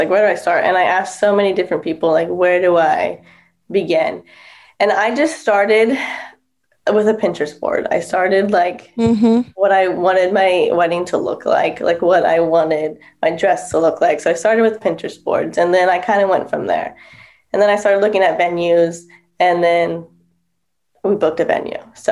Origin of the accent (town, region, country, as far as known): California, United States; born or raised there